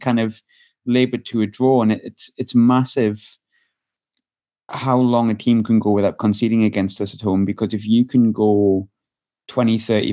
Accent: Glasgow, Scotland, United Kingdom; I came from Glasgow, which is a little bit different.

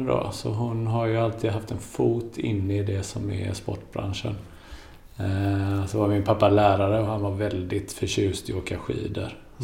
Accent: Gothenburg, Västra Götaland County, Sweden; Jag är uppvuxen i Gunnelse som är en del av Angered.

